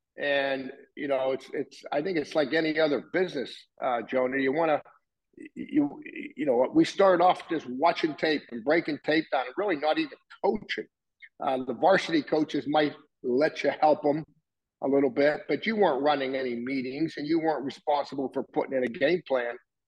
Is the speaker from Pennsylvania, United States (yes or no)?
yes; Pittsburgh, Pennsylvania, United States; And I'm from Pittsburgh.